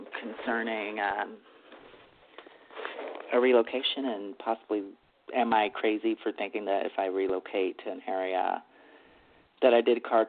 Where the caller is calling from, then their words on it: Texas, United States; I'm in Texas.